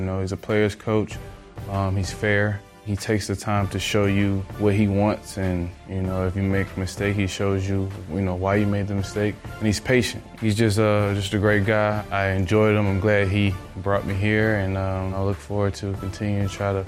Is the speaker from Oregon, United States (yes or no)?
no; Texas, United States; Jamal's from Texas, I'm from Texas, Cyrus from Texas, so, you know, I know about those guys coming up.